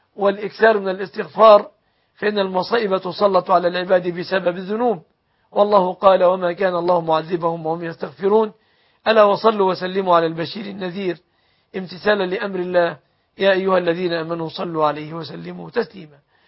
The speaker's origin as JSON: {"language": "Arabic", "country": "Egypt", "said": "بلادنا مصر"}